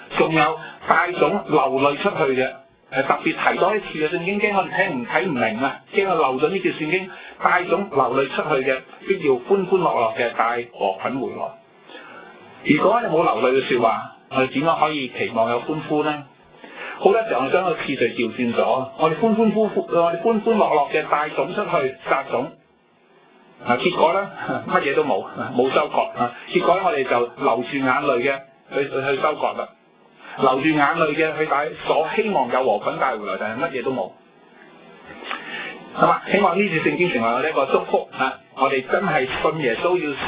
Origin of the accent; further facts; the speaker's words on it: China; 我們中國人有句說話叫樂不思蜀